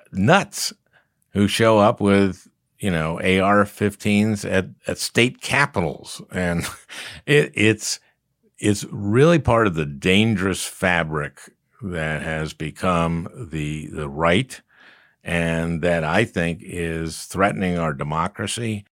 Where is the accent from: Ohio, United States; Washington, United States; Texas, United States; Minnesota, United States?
Minnesota, United States; He's from Montana. I'm from Minnesota. I was not a hunter as a kid.